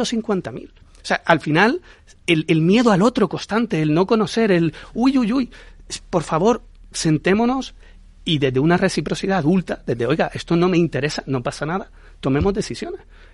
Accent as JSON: {"language": "Spanish", "region": "Canary Islands", "country": "Spain", "said": "A mí hay una palabra que me gusta mucho, y como canario me cuesta pronunciarla"}